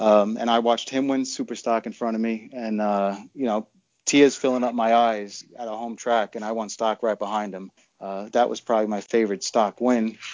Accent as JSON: {"language": "English", "town": "Queens", "region": "New York", "country": "United States", "tie": "born or raised there", "said": "I grew up in Queens, New York, right outside of New York City."}